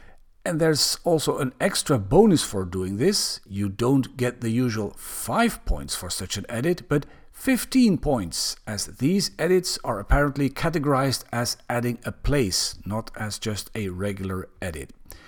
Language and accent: English; Belgium; like my home country Belgium.